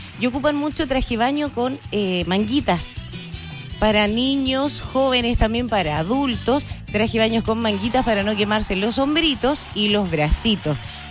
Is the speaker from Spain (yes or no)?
no; Chile; Son quejones los chilenos, no somos quejones los chilenos, o a nivel general, ¿seremos quejones o no seremos quejones?